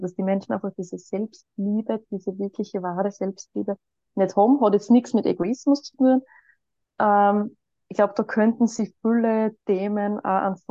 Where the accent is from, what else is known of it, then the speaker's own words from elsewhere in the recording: Weiz, Styria, Austria; ich komme aus Weiz, bin 33 Jahre alt